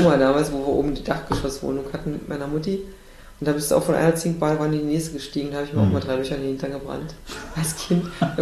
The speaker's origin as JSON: {"language": "German", "region": "East Germany", "country": "Germany", "said": "da warst du ja auch in der Minderheit als Ossi."}